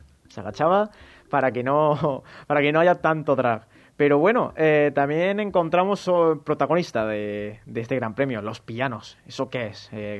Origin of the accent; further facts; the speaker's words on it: Córdoba, Andalusia, Spain; Estaba en Córdoba, porque yo no sé si lo saben, pero soy de Córdoba.